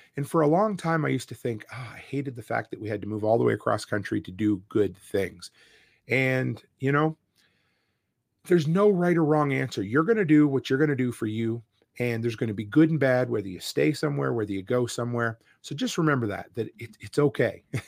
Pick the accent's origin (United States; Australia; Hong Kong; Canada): Canada; Nova Scotia; also born or lived in Alberta; you guys know I grew up on the East Coast and I've lived in Alberta for nearly a decade now. And I hadn't been home in almost, or well, this is home now, but I had never been back to Nova Scotia in almost 5 years.